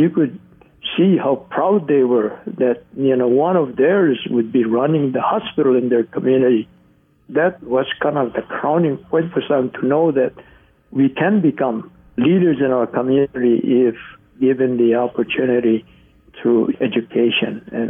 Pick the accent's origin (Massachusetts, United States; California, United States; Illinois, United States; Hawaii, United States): Hawaii, United States; Honoka'a; And then Haleho'ola Hamakua, which is the hospital in my hometown of Honoka'a, for me, it was a 360 degrees. I went home to manage that hospital in my hometown.